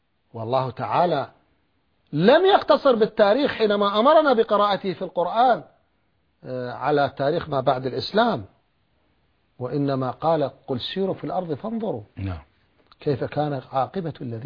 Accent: Iraq; أنا كعراقي

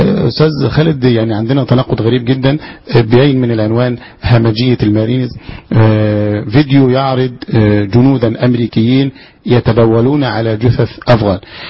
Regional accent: Egypt; لأسباب ترجع لنا كمصريين أو كمسلمين

